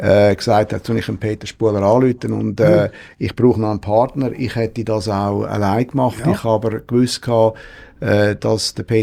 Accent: Aargau, Switzerland; Ich persönlich nicht, nein, ich komme aus dem Fricktal

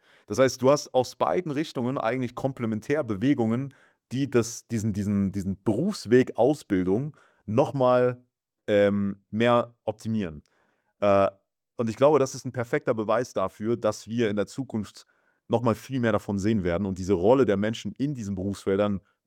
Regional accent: Mosbach, Baden-Württemberg, Germany; Bei mir in der Heimat zum Beispiel, ich komme aus Baden-Württemberg, Moosbach-Baden und bei uns in der Nähe ist Audi in Neckarsulm.

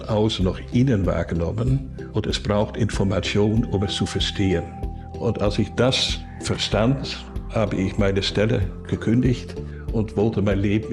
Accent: Netherlands; German is a second language; now in Germany; An meiner Sprache hören Sie, dass ich aus den Niederlanden komme.

